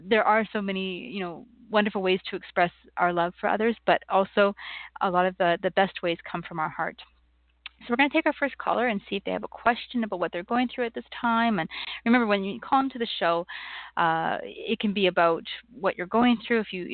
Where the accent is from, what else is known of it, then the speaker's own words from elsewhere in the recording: Canada; I am Canadian, so we had ours last month